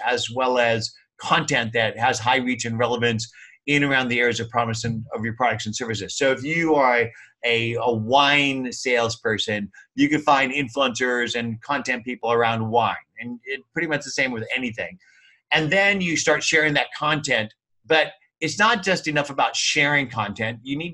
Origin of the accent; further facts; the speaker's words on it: United States; born there; English is a second language; who struggled in English, my second language, even though I was born in America.